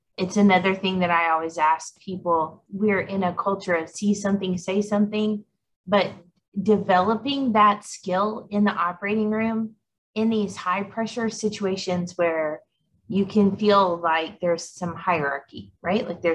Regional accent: Texas, United States; now in Colorado Springs, United States; Mind you, I'm a Texan at heart. So if it gets below like 50, I'm dying.

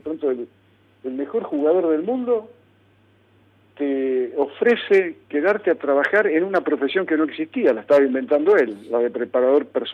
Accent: Lincoln, Buenos Aires Province, Argentina; moved away; Porque yo ni siquiera me fui desde Buenos Aires a Europa, yo me fui de Lincoln.

